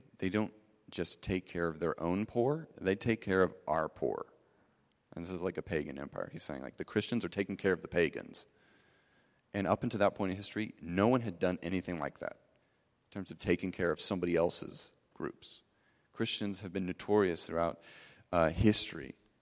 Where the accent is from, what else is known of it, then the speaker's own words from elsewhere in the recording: West Coast, United States; I'm from the West Coast. The South is different to me.